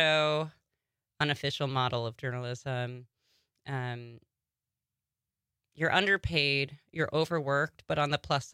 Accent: Long Island, New York, United States; I'm from Long Island originally.

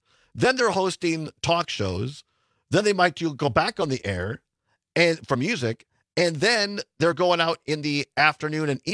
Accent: Racine, Wisconsin, United States; I grew up in Racine, and there was somebody named Chris Giese that I went to school with.

